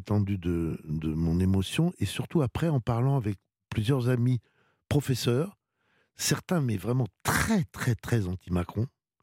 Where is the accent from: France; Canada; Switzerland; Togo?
France; Et chez nous, en France, aujourd'hui